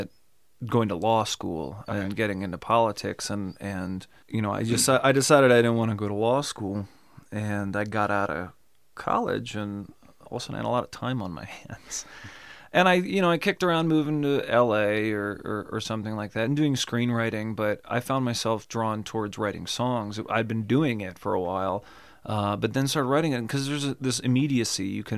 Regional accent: Englewood, Ohio, United States; Well, I grew up in the Englewood Clayton area.

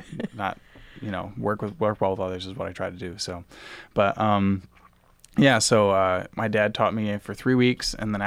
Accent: Rockford, Michigan, United States; Oh yeah, yeah. I grew up in Rockford, Michigan.

